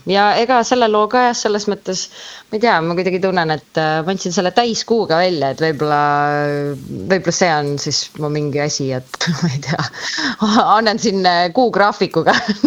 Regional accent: Saare County, Estonia; Nii et juured on natukene mingit pidi seal ka. Nii et, et ole, olen küll saarlane, aga võt, need juured ju lähevad tihti peale kaugemale.

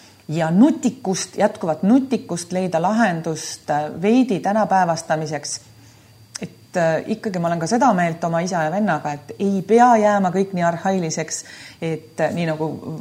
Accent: Saare County, Estonia; See meie kodusaar on minule endiselt tähtis

